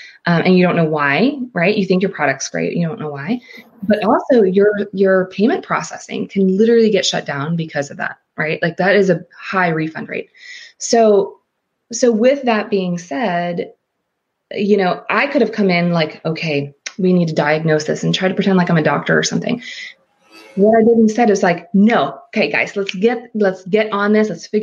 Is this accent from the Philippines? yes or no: yes; Philippines; I grew up in the Philippines.